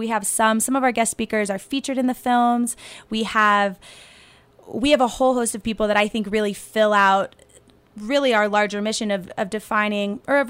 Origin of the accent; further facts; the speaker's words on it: Carbondale, Illinois, United States; And I'm from Carbondale, so that was where I went to school and where my mom taught.